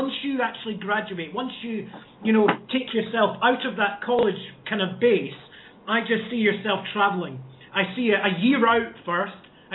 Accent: Dundee, Scotland, United Kingdom; also born or lived in Perth; I was born in Perth in Scotland, not Australia, and brought up in sunny Dundee. And I was brought there from the age of 3 years old.

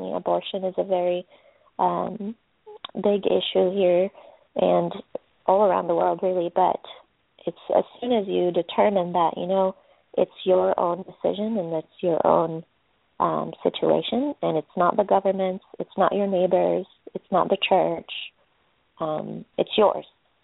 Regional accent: Jordan; moved away; And I grew up in Jordan, and my family is Muslim.

